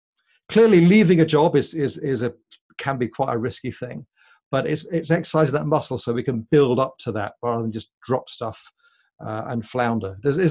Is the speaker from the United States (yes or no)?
no; United Kingdom; I'm a British guy.